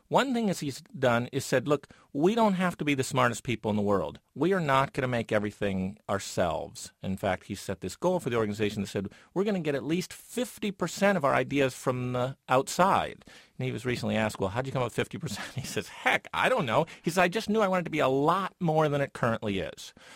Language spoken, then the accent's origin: English; Ohio, United States; You know, I'm from Ohio, and it's a very powerful Ohio-based company